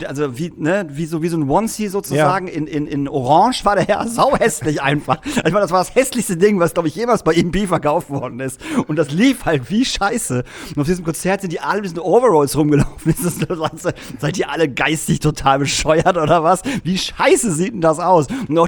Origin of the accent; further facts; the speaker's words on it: Lingen, Lower Saxony, Germany; ich komme aus Lingen, Alter.